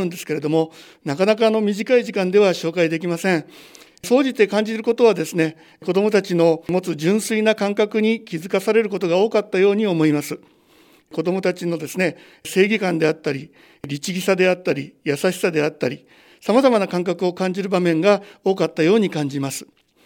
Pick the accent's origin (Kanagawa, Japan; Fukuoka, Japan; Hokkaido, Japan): Kanagawa, Japan; Fujisawa; 私は藤沢生まれ、藤沢育ちです。藤沢市辻堂に生まれて、高砂小学校、高浜中学校を卒業しました。高浜中学校については第1期の卒業生です。高校は横浜、大学は東京へ通いましたが